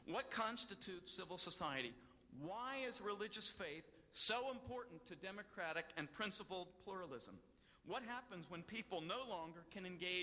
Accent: Pennsylvania, United States; I grew up in Anabaptist part of Pennsylvania.

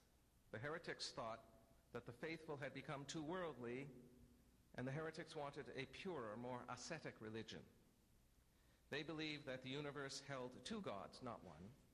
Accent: New England, United States; accent: New England; that's my New England accent coming back

